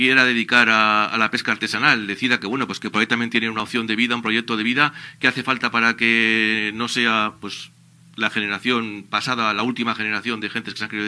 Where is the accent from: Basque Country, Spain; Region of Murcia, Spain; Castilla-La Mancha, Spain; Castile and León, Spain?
Basque Country, Spain; Armintza; en el caso de mi pueblo, de Armincha, no hay una pescadería en el pueblo